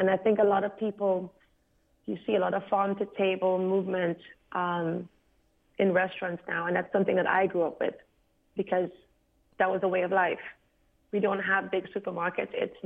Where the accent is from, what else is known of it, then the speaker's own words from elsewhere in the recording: St. Lucia; that's a folk tale that I grew up with in St. Lucia.